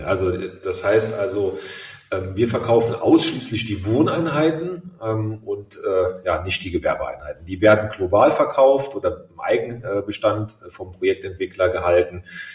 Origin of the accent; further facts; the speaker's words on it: Eifel, Germany; accent: Eifler Platt; Also ich liebe ja auch die Luxemburger Sprache. die ist ja auch ja ähnlich wie unser oder mein Dialekt, das Eifler Platt.